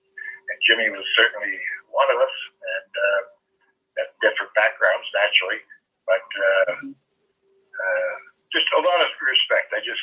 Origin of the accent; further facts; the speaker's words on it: Oakville, Ontario, Canada; I mean, I was born and raised in Oakville here. We probably had 16,000 people in this little town that I grew up in.